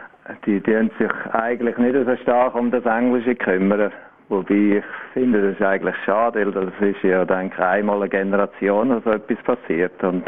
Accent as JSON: {"language": "German", "region": "Schwyz", "country": "Switzerland", "tie": "born or raised there", "lives_now": "United Kingdom", "said": "Ich bin in der Obermark aufgewachsen. Also so am Ausgang vom Wägital."}